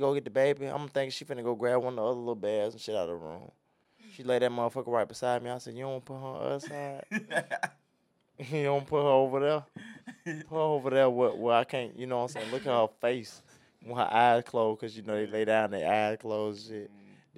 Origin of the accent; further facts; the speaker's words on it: Georgia, United States; Because, you know, I came down here from Georgia and shit